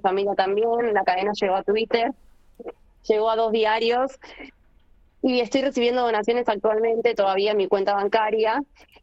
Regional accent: Buenos Aires, Argentina; now in Lago Puelo, Argentina; yo no soy de Lago Puelo, vivo en Lago Puelo, pero soy de Buenos Aires, y tengo mucha red en Buenos Aires.

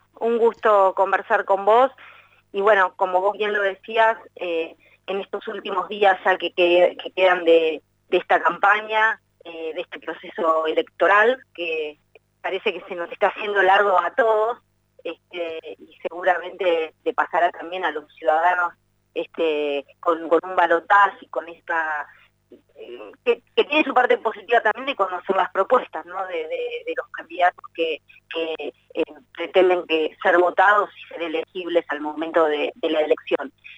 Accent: Patagonia, Argentina; yo que soy patagónica, sabemos lo que se sufre desde las provincias

